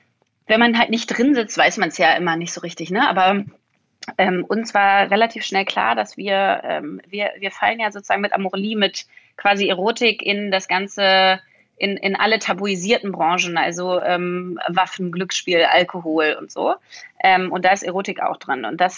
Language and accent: German; Berlin, Germany; und habe gesagt, ich will wieder zurück nach Berlin. Ich bin Berlinerin, ja.